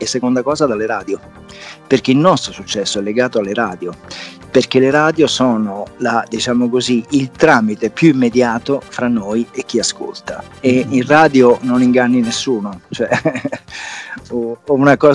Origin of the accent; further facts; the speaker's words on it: Agropoli, Campania, Italy; born there; accent: Campanian; nel mio dialetto, che è campano. Io sono nato ad Agropoli, in provincia di Salerno